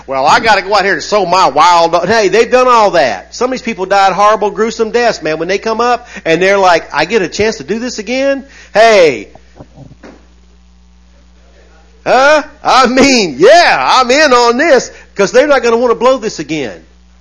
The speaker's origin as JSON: {"language": "English", "region": "the South", "country": "United States", "tie": "born or raised there", "said": "Look, I was raised in the South. You can't pull it over on me."}